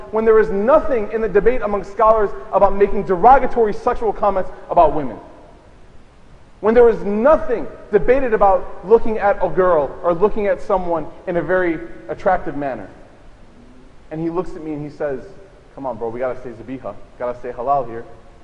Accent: Chicago, Illinois, United States; I grew up in Chicago, born and raised, as many of you know. And so part of being a Chicagoan, part of growing up in the Chicago landscape

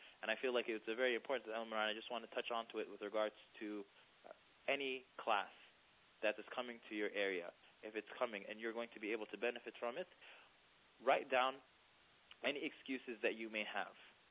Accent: New York, United States; I'm from New York. I didn't take it.

